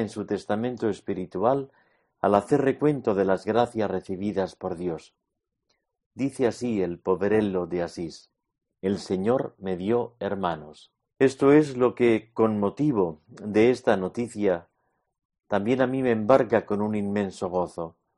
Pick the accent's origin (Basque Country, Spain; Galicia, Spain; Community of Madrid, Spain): Community of Madrid, Spain; Madrid; Yo soy de Madrid, don Juan Antonio asturiano. Yo he vivido en muchos sitios dentro y fuera de España por mis estudios y docencia.